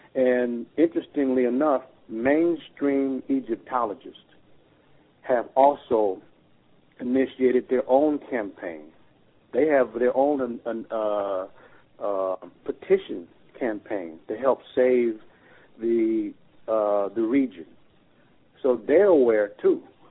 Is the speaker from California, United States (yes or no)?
yes; California, United States; I told my colleague, I said, look, I'm from California. We had a gold rush here.